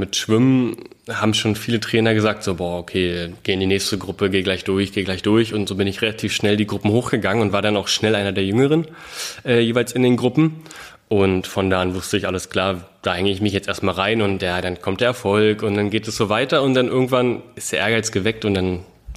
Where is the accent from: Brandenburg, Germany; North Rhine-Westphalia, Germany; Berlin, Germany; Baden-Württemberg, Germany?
Brandenburg, Germany; Brandenburg an der Havel; wir kommen aus Brandenburg, richtig Stadt Brandenburg